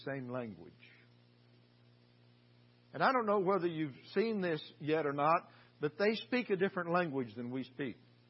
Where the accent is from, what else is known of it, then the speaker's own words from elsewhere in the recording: Paducah, Kentucky, United States; I'm from Paducah, Kentucky, y'all.